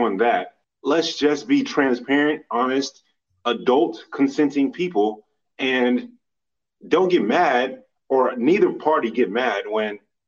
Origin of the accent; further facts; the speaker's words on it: Dallas, Texas, United States; I'm from Dallas.